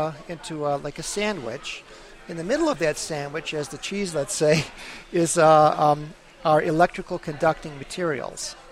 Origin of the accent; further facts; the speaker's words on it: Michigan, United States; I'm from Michigan, for example, which is surrounded by the Great Lakes